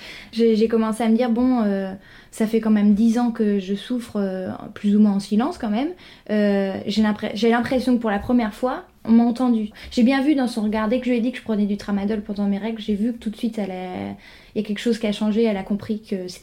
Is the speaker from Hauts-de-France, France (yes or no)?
no; Rouen, Normandy, France; au CHU de Rouen, en Normandie, d'où je suis originaire en fait